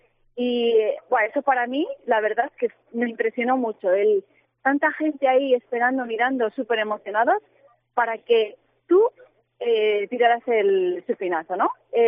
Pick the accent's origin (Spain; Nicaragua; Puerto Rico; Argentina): Spain; yo digamos que la sufrí sola, como única española en Corea